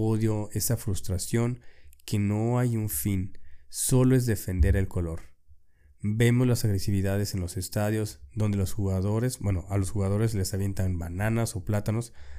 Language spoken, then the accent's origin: Spanish; Mexico; Nosotros como mexicanos hemos normalizado la violencia.